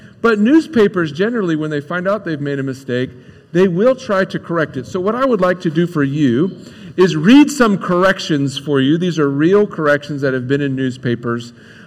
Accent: Johnstown, Ohio, United States; also born or lived in Croton; I grew up in Croton and Johnstown. Are you familiar with the town Johnstown?

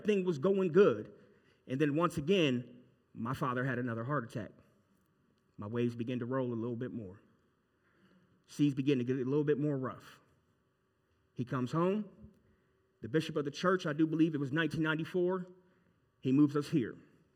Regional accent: Scranton, Pennsylvania, United States; born there; I was born in Scranton, Pennsylvania in 1983. I was born to the pastor of an AME church.

